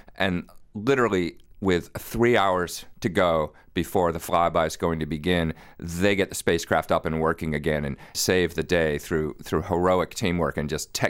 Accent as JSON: {"language": "English", "country": "United States", "said": "As an American, I'm proud of him."}